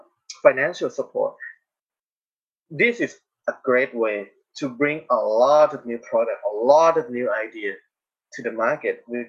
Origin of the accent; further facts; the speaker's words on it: Thailand; English is a second language; maybe because I came originally from Thailand, so I able to notice this.